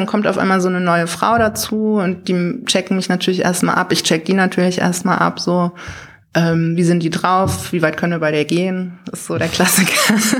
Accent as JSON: {"language": "German", "town": "Frankfurt", "region": "Hesse", "country": "Germany", "lives_now": "Berlin, Germany", "said": "so als Frankfurter denkt man ja auch immer so ein bisschen, man hat schon alles gesehen"}